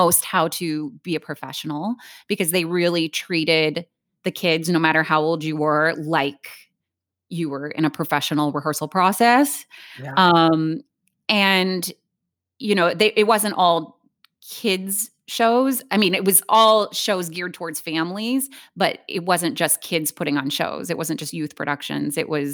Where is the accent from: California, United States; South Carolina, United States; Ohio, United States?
Ohio, United States; Hilliard; Well, so I grew up in Columbus, a suburb of Columbus, Hilliard, Ohio.